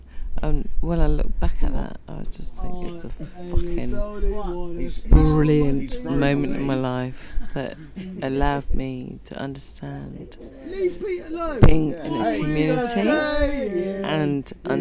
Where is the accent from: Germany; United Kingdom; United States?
United Kingdom; Salisbury, South West England; And I grew up in Thatcher's Britain. Yeah. I grew up in Salisbury, which was near Stonehenge.